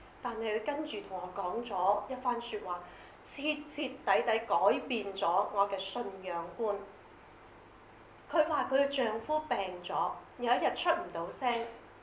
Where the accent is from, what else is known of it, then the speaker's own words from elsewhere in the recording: Hong Kong; also born or lived in China; 冇錯，我喺內地出世嘅，但係三歲嘅時候眼咧突然間白曬喎，咁啊醫咗兩年都醫唔好，於是就嚟香港去求醫啦